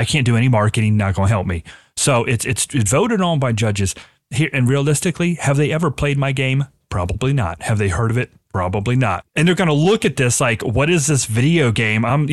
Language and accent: English; Cincinnati, Ohio, United States; I'm from the Midwest. I live in Cincinnati, Ohio, and we're fine.